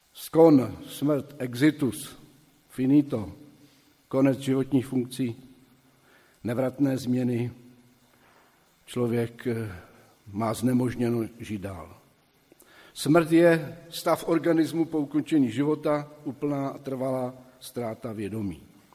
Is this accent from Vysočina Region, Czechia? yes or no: no; Zlín, Zlín Region, Czechia; Nemocní neumírají doma, mrtví jsou, jak to bylo u nás ve Zlíně, na lesním hřbitově, daleko za městem.